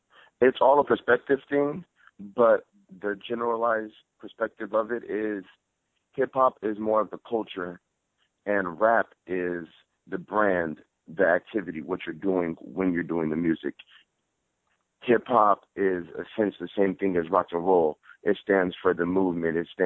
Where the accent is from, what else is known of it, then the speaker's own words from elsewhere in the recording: Los Angeles, California, United States; I'm from California. I lived in Los Angeles and Southern California basically my whole life